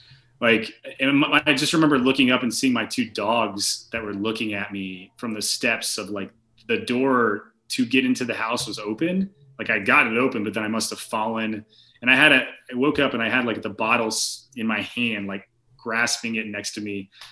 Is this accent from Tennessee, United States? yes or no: yes; Tennessee, United States; Growing up in Tennessee, it's a very Southern sort of just redneck like party atmosphere, you know?